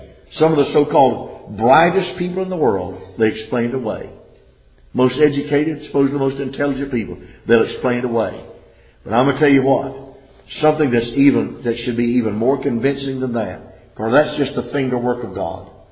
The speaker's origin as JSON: {"language": "English", "region": "South Carolina", "country": "United States", "tie": "born or raised there", "said": "I was brought up in the Cold War. Many of you were. You remember having the drills at school? You know, we lived about 15 miles from the Myrtle Beach Air Force Base"}